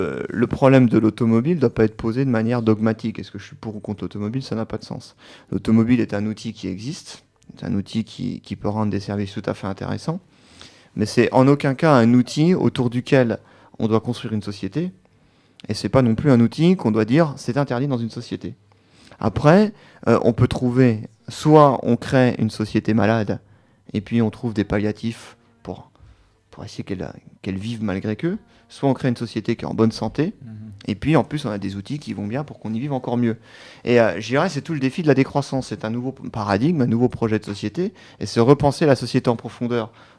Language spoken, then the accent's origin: French; Bourgogne-Franche-Comté, France; Je viens de Haute-Saône, mais mes parents sont de Haute-Marne.